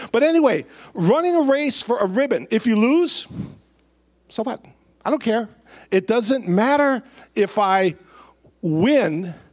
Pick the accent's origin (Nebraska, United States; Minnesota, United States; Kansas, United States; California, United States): Minnesota, United States; And we're from Minnesota, and you know, and it's cold